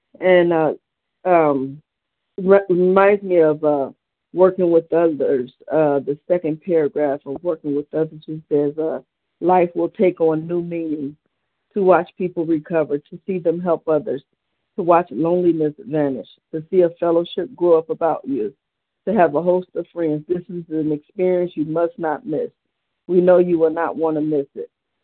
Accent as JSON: {"language": "English", "town": "Cleveland", "region": "Ohio", "country": "United States", "said": "I'm from Cleveland, Ohio."}